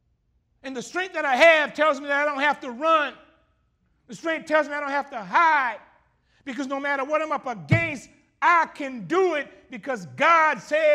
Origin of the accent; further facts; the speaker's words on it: Graham, United States; growing up in Graham, said sometimes cows used to be in the street